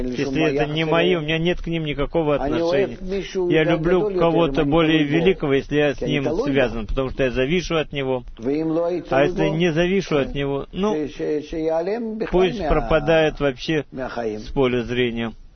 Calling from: Ashkelon, Southern District, Israel; я из Ашкелона.

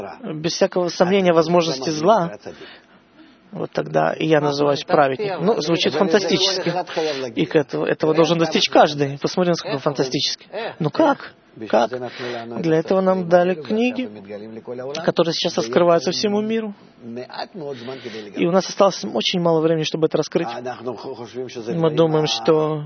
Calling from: Jerusalem, Jerusalem District, Israel; я из Иерусалима.

